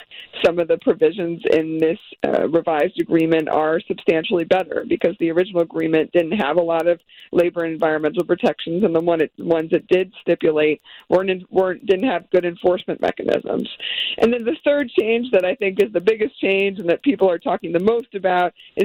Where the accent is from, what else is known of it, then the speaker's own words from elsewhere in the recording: Pennsylvania, United States; If you're a farmer in Wisconsin or my home state of Pennsylvania, you're pretty happy about this.